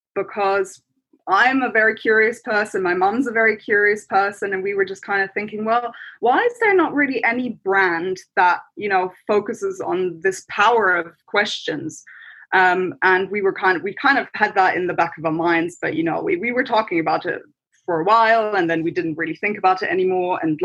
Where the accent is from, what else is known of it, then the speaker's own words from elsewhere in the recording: Germany; English is a second language; now in London, United Kingdom; I am originally from Germany, but I've been living in London for quite a few years now. Kind of got stuck a little bit here, but my family is still in Germany.